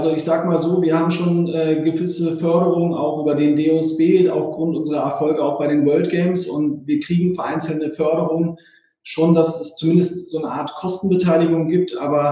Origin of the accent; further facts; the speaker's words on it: Berlin, Germany; hier in meiner Heimatstadt